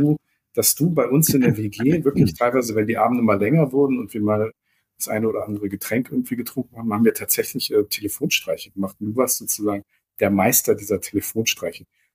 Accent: Germany; Ich bin näher an der DDR-Grenze aufgewachsen. Wir hatten, glaube ich, mehr DDR-Kinder.

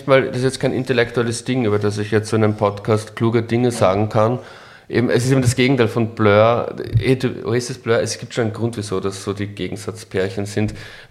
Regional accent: Floridsdorf, Vienna, Austria; Und so bin ich mein Floridsdorf im Gemeindebau ja auch immer vorgekommen.

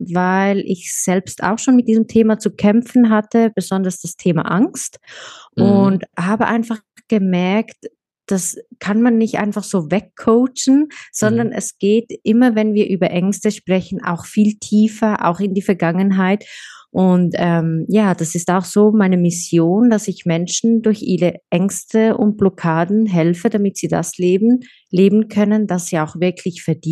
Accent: Switzerland; ich komme aus der Schweiz

